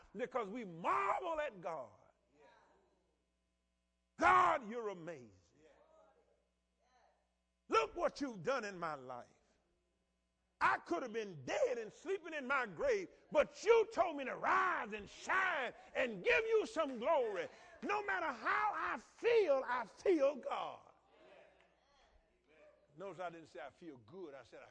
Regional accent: the South, United States; I grew up in the South and I saw it every day.

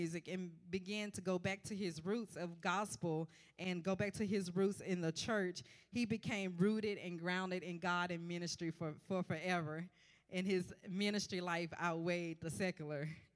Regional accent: Shreveport, Louisiana, United States; it helped to lead to integration in the schools located in Shreveport, Louisiana. My hometown.

